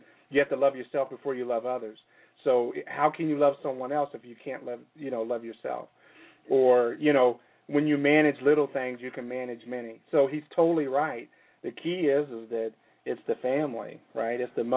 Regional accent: Palmdale, California, United States; I'm from Los Angeles. What? Actually, Palmdale, California.

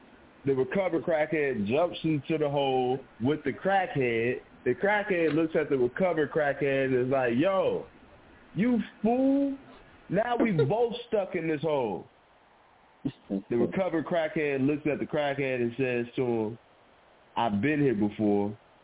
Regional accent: Little Rock, Arkansas, United States; I'm from Little Rock, Arkansas.

